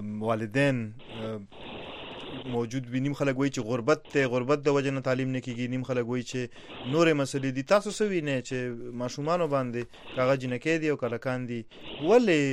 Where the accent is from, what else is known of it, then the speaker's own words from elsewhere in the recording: Nowshera, Khyber Pakhtunkhwa, Pakistan; خو زه د نوخار سره تعلق لرم، او نوخار کې بیا زمونږ د علاقې چې کوم کلی نوم دی صالح خانه دی.